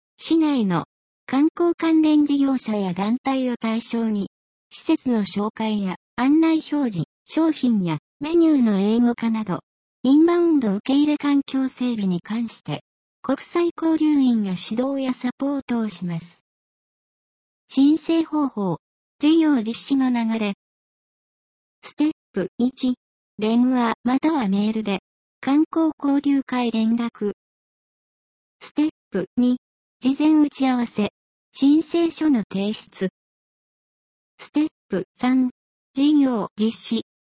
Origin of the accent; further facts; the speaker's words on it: California, United States; Japanese is a second language; now in Japan; カリフォルニア州の数多くの中国系アメリカ人の一人です。今回は出身地のカリフォルニアをご紹介いたします。